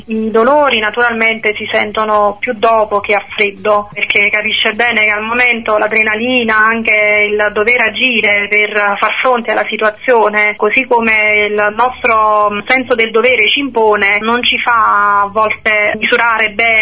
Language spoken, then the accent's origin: Italian; Salerno, Campania, Italy; now in Battipaglia, Italy; Io abito a Battipaglia, però sono una salernitana doc, di genitori salernitani, di nonni salernitani. Ho trascorso un'infanzia splendida nella mia città, perché io la considero ancora la mia città.